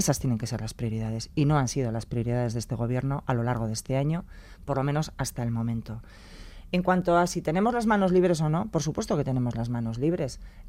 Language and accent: Spanish; Basque Country, Spain; Yo no quiero elegir si soy vasca o española o europea. … con muchas capas